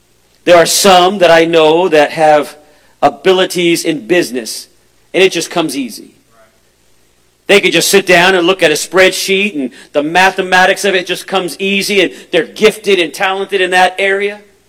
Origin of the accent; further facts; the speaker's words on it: Los Angeles, California, United States; now in Springfield, United States; I was brought up in Los Angeles, California, but I live in Springfield, Missouri now